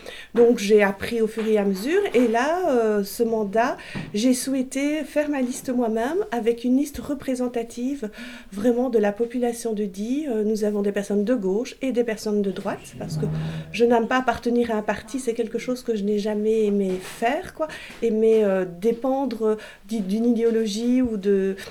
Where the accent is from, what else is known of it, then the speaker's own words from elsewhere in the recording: Belgium; now in France; je suis arrivée en 2001 dans le Diois, que je suis belge d'origine, là je suis maintenant française